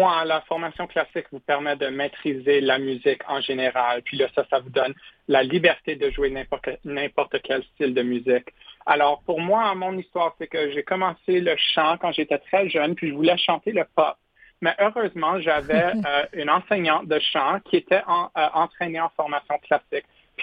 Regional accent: Ottawa, Ontario, Canada; Je viens d'Ottawa.

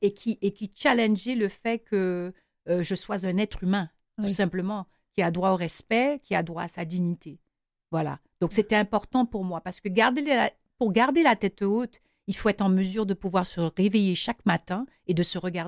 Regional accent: Dakar, Senegal; born there; je suis née à Dakar, au Sénégal.

